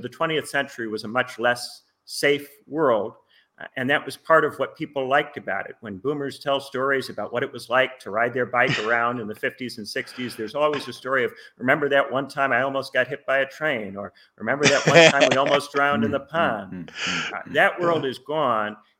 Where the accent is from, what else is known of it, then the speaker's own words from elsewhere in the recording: Indiana, United States; My home state of Indiana, there's plenty of that.